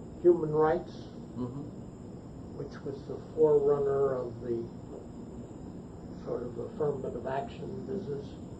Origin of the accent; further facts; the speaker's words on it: Scarsdale, New York, United States; born there; Well, I'm really New Yorker by native, although I was born in Scarsdale, which.